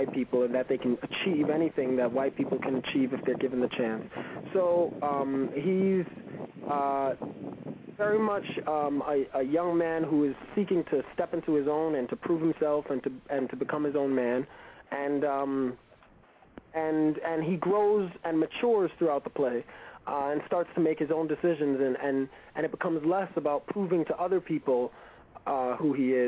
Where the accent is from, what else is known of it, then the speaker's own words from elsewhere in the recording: Brooklyn, New York, United States; I'm a Brooklyn born and raised native, and I grew up in the Flatbush area, Flatbush Midwood Flatlands area, Brooklyn.